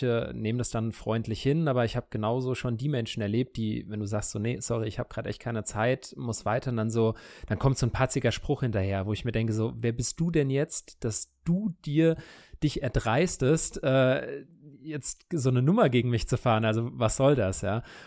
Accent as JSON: {"language": "German", "town": "Frankfurt", "region": "Hesse", "country": "Germany", "tie": "born or raised there", "said": "ich meine, ich bin in Frankfurt groß geworden"}